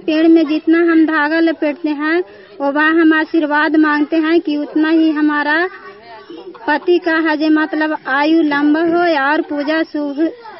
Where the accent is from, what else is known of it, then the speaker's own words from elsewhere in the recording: Bihar, India; नालंदा जिला का रहने वाली हूँ।